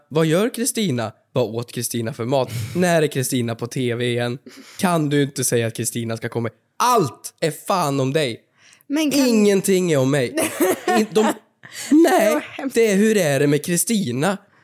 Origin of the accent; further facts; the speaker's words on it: Värmland, Sweden; now in Stockholm, Sweden; Jag bor ju i Stockholm. Min familj och lite andra vänner och grejer bor ju hemma i Värmland.